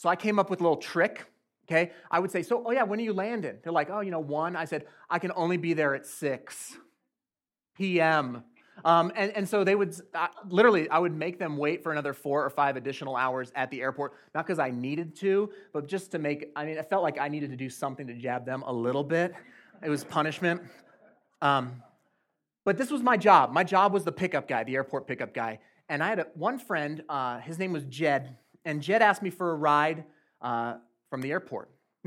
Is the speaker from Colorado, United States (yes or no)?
yes; Colorado Springs, Colorado, United States; I'm from the burbs, I'm from Colorado Springs